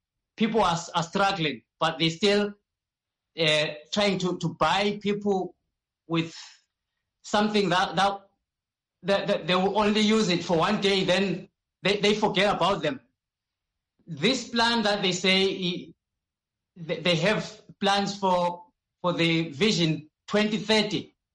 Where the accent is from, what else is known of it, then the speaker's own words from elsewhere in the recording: Matabeleland, Zimbabwe; Like I come from Matabeleland side, where I've seen a lot of struggle and a lot of marginalization down there.